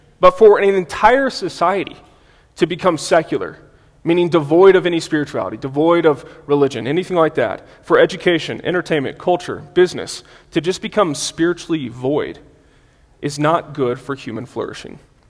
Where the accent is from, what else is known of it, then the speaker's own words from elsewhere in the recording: Dallas, Texas, United States; I'm from Dallas-Fort Worth, Texas, the Dallas part.